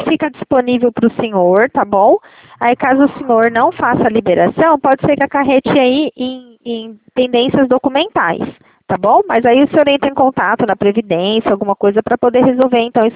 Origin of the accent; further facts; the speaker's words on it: Presidente Prudente, São Paulo, Brazil; Eu de Presidente Prudente, São Paulo. Eu residia lá, agora eu não resido mais.